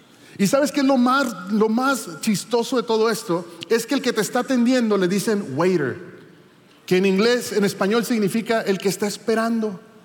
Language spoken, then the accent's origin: Spanish; Monterrey, Nuevo León, Mexico; Soy de Monterrey.